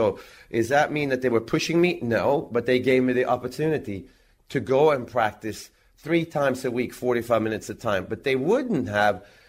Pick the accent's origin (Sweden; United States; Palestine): Sweden; Växjö, Kronoberg County; I was doing clinics for kids in Växjö, in my hometown.